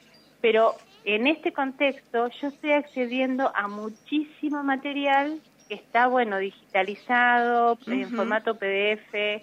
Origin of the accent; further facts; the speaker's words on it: Victorica, La Pampa, Argentina; yo soy de Victorica